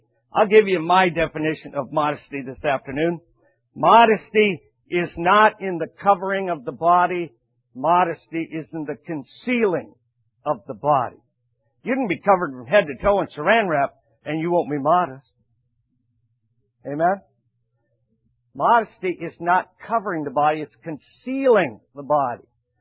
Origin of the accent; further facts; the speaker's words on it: Nebraska, United States; I'm from Nebraska. I grew up in Nebraska, so I'm naturally a fan of the national champion Cornhuskers from Nebraska.